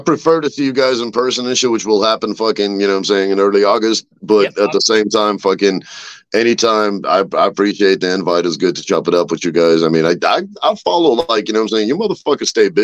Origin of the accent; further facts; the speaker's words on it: Russia; I'm from Russia, so people are like Russian, but I'm like, I'm a Russian, I'm a Jew, I'm a Kazakh, I'm a fucking, I got a fucking, such a fucking, I'm an Eastern European mutt.